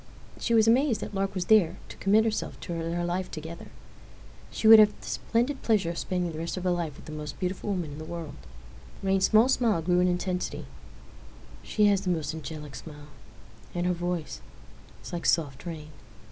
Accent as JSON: {"language": "English", "town": "New York City", "region": "New York", "country": "United States", "tie": "born or raised there", "said": "But to be in New York City, my hometown, to be there amongst all these thousands and thousands of people"}